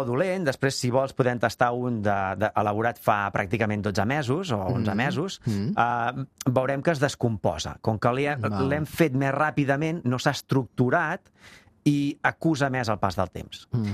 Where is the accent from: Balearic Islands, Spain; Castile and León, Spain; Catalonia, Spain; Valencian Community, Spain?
Catalonia, Spain; Manresa; Jo sóc cap de Manresa